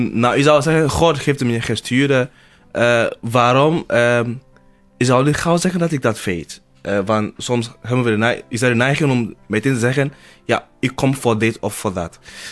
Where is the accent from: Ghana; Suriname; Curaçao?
Ghana; Sokode, Volta; Dutch is a second language; now in Netherlands; Nou, ik kom uit een heel klein dorpje dat Sokode heette. Sokode. En wel een klein dorpje van een paar duizend mensen. Volgens mij 4000 mensen ongeveer. Ja, daar kom ik vandaan. Dat is ten zuiden van Ghana.